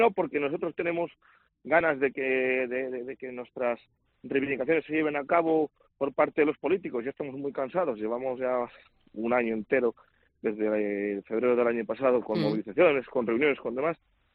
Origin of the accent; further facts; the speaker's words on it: Castile and León, Spain; En nuestra comarca, somos del Valle de Esgueva